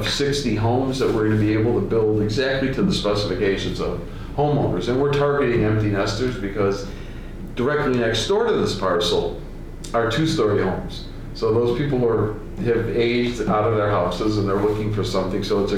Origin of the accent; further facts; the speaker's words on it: Lincolnwood, Illinois, United States; now in Highland Park, United States; I originally, like I said, I grew up in Lincolnwood. I lived in the city for quite some time, got married, moved to the suburbs, moved to Highland Park.